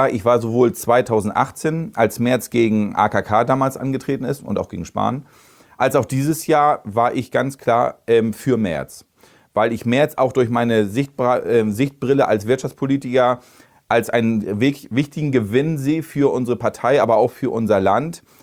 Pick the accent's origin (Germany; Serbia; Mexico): Germany; Bredstedt, Schleswig-Holstein; Ich kenne die Stadt, ich bin in Bredstedt groß geworden. Ich bin seit meinem 18. Lebensjahr dort politisch aktiv